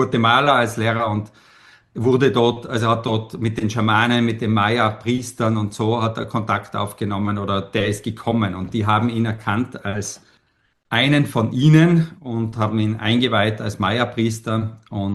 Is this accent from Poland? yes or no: no; Tyrol, Austria; am Berg zu Hause, in Tirol, bin ich in Tirol aufgewachsen